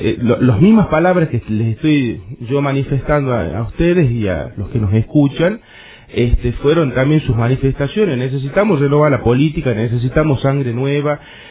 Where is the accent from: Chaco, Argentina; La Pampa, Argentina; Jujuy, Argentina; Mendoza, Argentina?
Jujuy, Argentina; nosotros somos jujeños, tenemos todo aquí en Jujuy.